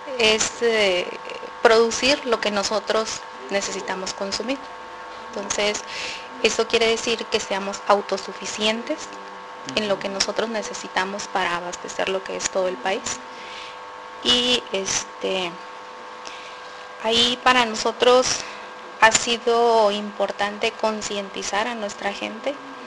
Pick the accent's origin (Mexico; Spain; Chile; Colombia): Mexico; vengo de México